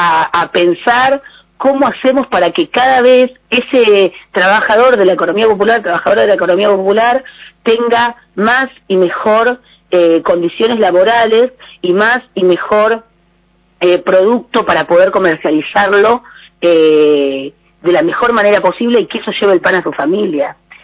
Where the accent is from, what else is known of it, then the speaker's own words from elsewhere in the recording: Argentina; Quiero que tomemos conciencia como pueblo argentino